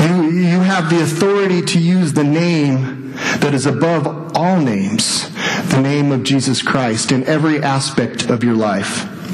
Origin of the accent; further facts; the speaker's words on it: New Mexico, United States; I grew up in New Mexico. There is nobody really to root for in New Mexico.